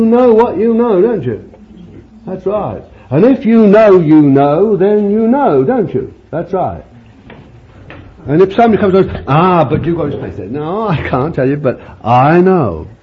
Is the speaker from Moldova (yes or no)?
no; United Kingdom; I've gone a bit American, but I haven't. I'm still English.